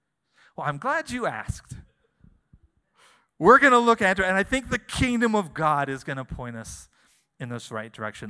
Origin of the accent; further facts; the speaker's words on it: Shoshone, Idaho, United States; As Pastor Greg said, I'm born and raised in Shoshone, Idaho. You know, so yeah, I grew up pig wrestling, all those weird southern Idaho traditions, but did not grow up in church.